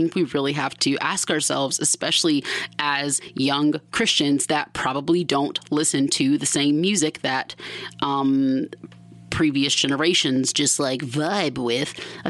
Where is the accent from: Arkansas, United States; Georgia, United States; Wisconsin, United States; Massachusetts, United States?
Georgia, United States; Lithonia; under the name … which is the small town I grew up in Georgia.